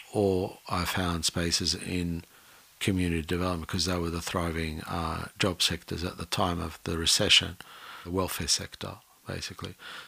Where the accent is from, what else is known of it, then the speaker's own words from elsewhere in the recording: Australia; I'm an Australian, you're an Australian, okay?